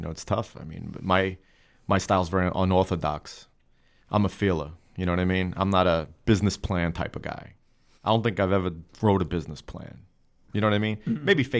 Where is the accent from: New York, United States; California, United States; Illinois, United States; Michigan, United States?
New York, United States; Brooklyn; You know, I saw that growing up in Brooklyn.